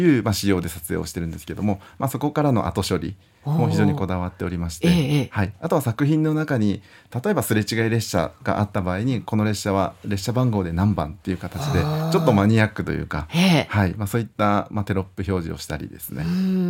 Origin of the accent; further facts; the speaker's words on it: Kurume, Fukuoka, Japan; 最初はもう地元で、ま、地元久留米でですね